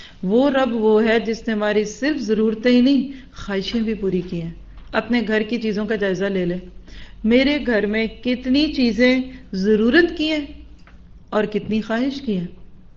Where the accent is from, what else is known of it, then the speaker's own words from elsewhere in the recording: Pakistan; waste में जितने हम पाकिस्तानी लोग रहते हैं